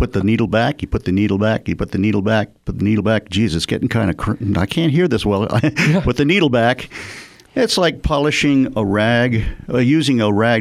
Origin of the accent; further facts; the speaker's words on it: District of Columbia, United States; Well, I am not a Californian. I'm one of the few that came from somewhere else, and that's the D.C. area.